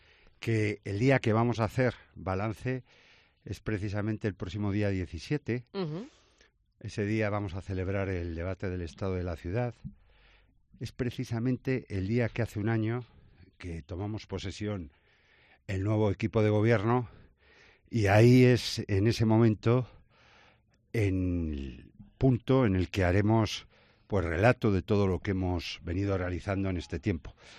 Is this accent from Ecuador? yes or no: no; Valladolid, Castile and León, Spain; Nos afectan como españoles y nos afectan como vallesoletanos.